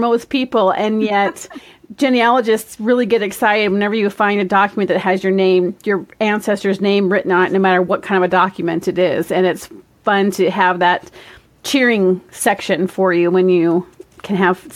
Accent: Minnesota, United States; Okay, I am born and raised in Minnesota, and people think of the state of Minnesota as being very Scandinavian.

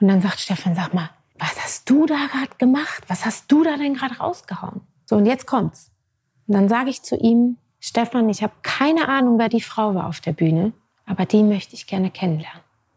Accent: Switzerland; ich bin nicht mal Berlinerin. Ich bin Schweizerin

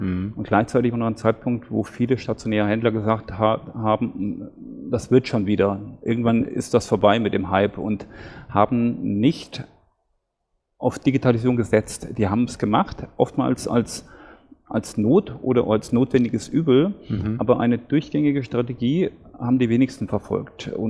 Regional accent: Hesse, Germany; Das war in Nordhessen.

